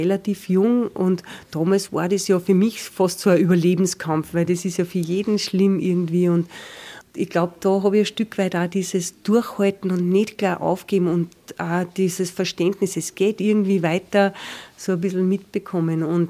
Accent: Spital am Pyhrn, Upper Austria, Austria; weil wir von Spital am Bürn, wo ich aufgewachsen bin, gleich drüben waren im Gesäuse in der Steiermark

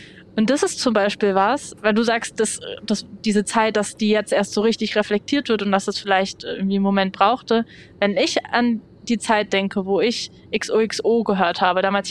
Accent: Berlin, Germany; So, ich bin in Berlin aufgewachsen

